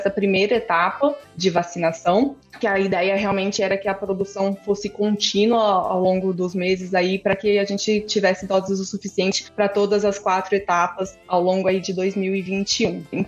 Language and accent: Portuguese; Brazil; Acho que, inclusive, enquanto brasileira também a expectativa era muito alta